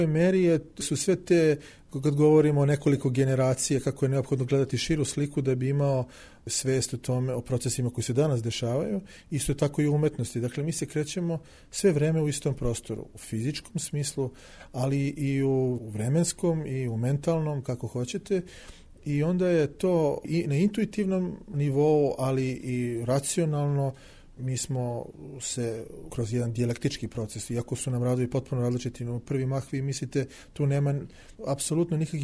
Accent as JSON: {"language": "Serbian", "region": "Belgrade", "country": "Serbia", "tie": "born or raised there", "also_born_or_lived": "Zadar", "said": "Moj otac je sa juga Srbije, iz Novog Pazara i Sandžaka. Živim u Beogradu ceo život. Dakle, mi smo rođeni obojica u Jugoslaviji, u državi koja ne postoji više"}